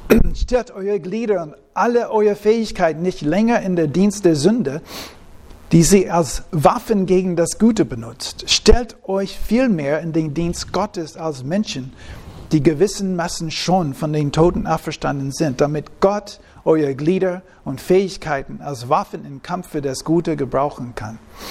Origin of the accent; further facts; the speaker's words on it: Texas, United States; German is a second language; now in Germany; Max Lucado kommt aus Texas, meine Heimatstadt.